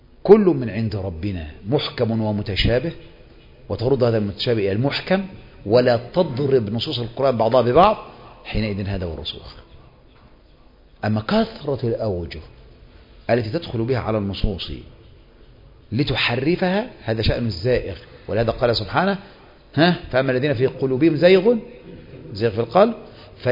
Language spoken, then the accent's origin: Arabic; Egypt; خصوصا منا كمصريين